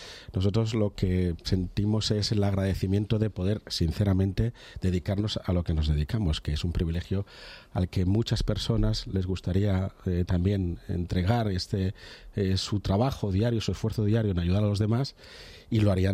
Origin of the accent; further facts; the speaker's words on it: Barcelona, Catalonia, Spain; Pues bueno, pues la verdad es que yo como catalán, ¿no? Como catalán, pues de Barcelona, seguramente de Barcelona, vivía cerca del mar